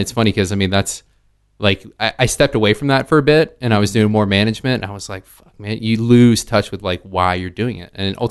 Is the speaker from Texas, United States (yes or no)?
yes; Boyd, Texas, United States; I mean, especially growing up in Boyd, rarely left Texas.